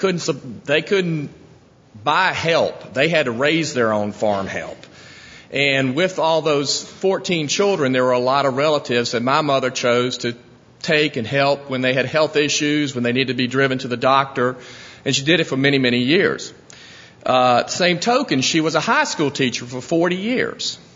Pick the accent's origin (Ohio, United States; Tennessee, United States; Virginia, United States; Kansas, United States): Virginia, United States; Richmond; I grew up in Richmond, Virginia. Mother and father were very strong Christians, grew up in the church.